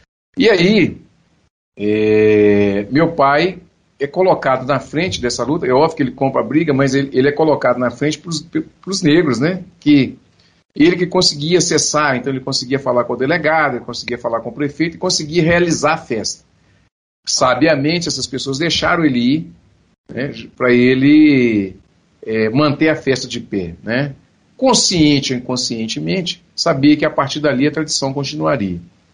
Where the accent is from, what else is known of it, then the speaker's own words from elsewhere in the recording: Minas Gerais, Brazil; Eu sou de Minas Gerais.